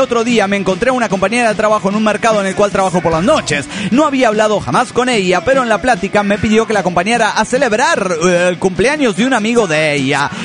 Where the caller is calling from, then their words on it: Guatemala City, Guatemala Department, Guatemala; de Guatemala, Guatemala.